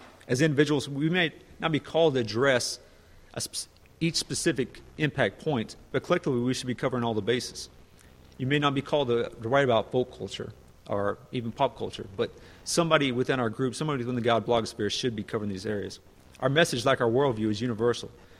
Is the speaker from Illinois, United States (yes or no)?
no; Texas, United States; See, I'm from Texas. I can't pronounce these fancy words there.